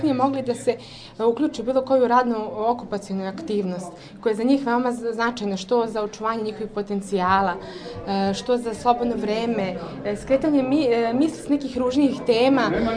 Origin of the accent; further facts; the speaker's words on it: Kučevo, Braničevo District, Serbia; Ja sam mladi terapeut iz Kučeva